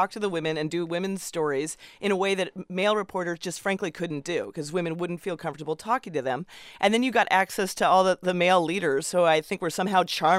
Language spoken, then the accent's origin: English; Montana, United States; these gorgeous mountains really did remind me of growing up in Montana, right?